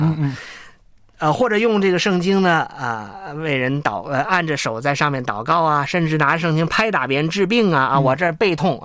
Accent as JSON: {"language": "Chinese", "country": "China", "said": "其实我们中国人呢是非常尊重文字的"}